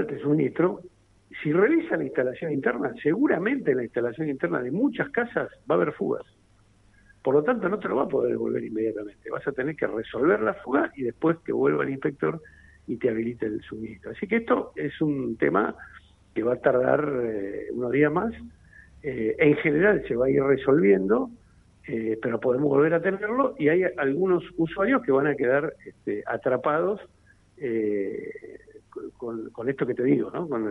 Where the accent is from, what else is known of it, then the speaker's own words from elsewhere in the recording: Argentina; ¿Qué nos conviene como argentinos?